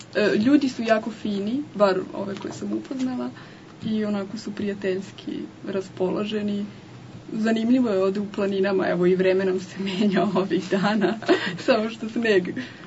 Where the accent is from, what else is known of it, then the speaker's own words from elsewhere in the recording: Belgrade, Serbia; Iz Beograda.